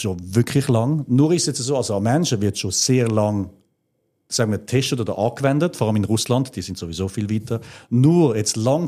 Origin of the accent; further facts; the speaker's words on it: Switzerland; Ich bin Schweizer, ich darf das sagen.